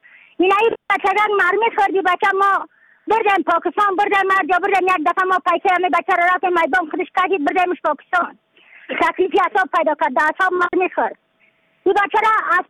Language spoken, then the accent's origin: Persian; Badakhshan, Afghanistan